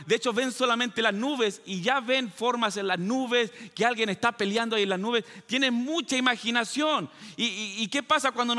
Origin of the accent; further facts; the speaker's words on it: Chile; De antemano, yo soy de Chile, entonces a veces pueden cambiar las palabras